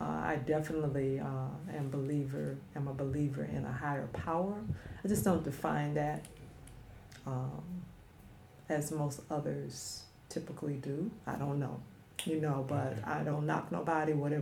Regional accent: Los Angeles, California, United States; I grew up in South Central.

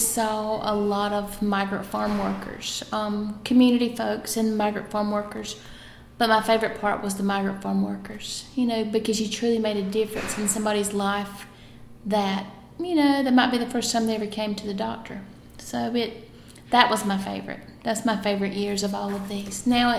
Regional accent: Newton Grove, North Carolina, United States; I did. I grew up in Newton Grove, which is about 8 miles from here, so not far at all.

